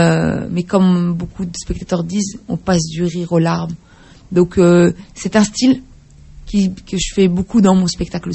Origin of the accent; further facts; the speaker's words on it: Brussels, Brussels-Capital Region, Belgium; J'ai grandi à Bruxelles, d'une famille de 4 enfants.